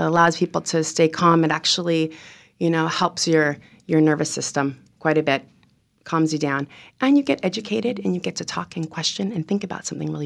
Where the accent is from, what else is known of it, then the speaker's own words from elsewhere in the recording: Los Angeles, California, United States; Yeah, I mean, I grew up in Los Angeles, severe asthma, and was in and out of the hospital and doctor's office my entire childhood